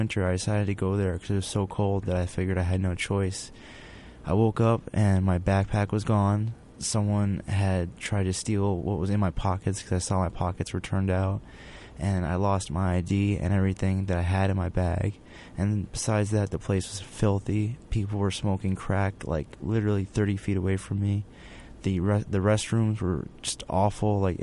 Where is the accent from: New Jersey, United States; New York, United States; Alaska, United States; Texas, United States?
New York, United States; New York City; I'm from New York City originally, but then I moved upstate